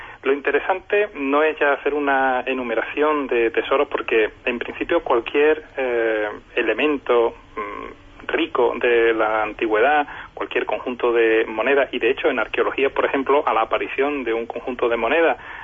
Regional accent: Huelva, Andalusia, Spain; yo soy onubense.

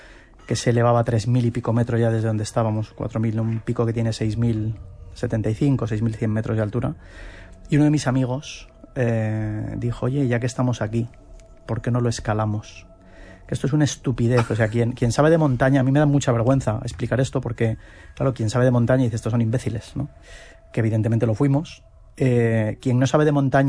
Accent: Bilbao, Basque Country, Spain; que soy de Bilbao y esto marca esto marca mucho

